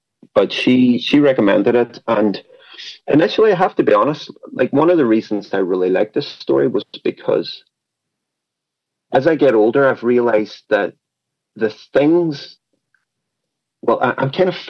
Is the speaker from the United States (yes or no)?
no; Derry, Northern Ireland, United Kingdom; growing up in Derry, it's a very working class place, the troubles were happening.